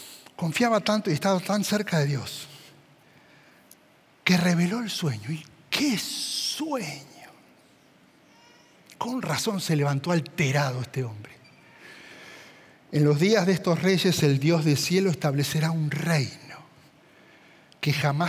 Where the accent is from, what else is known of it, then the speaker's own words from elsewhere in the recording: Argentina; Yo digo, acá yo no hablo porque saben que soy argentino, acá me linchan.